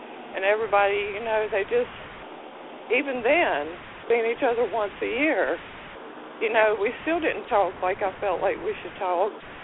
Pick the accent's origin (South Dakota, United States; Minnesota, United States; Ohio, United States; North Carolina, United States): North Carolina, United States; Reidsville; I'm from Reedsville, North Carolina.